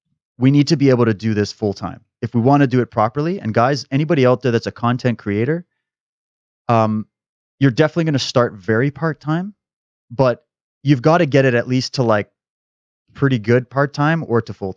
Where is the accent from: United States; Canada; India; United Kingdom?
Canada; Saskatchewan; And I'm a, well, I came from Saskatchewan, so I came from Farmville in a way.